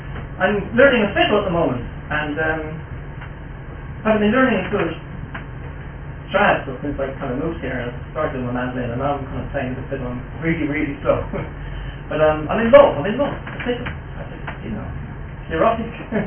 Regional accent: Bristol, South West England, United Kingdom; That I grew up in Bristol, and I was telling our friend over here, when I grew up in Bristol was a tip.

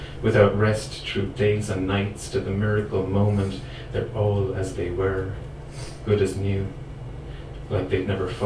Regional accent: Limerick, Munster, Ireland; Some of you know that I'm from Limerick, and some of you that I don't know won't know that, but this poem is very much a Limerick poem.

